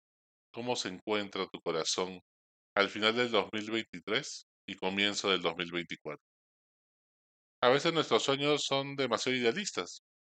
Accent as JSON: {"language": "Spanish", "country": "Peru", "said": "Somos peruanos y estamos acostumbrados a años complicados a nivel político, a nivel económico también."}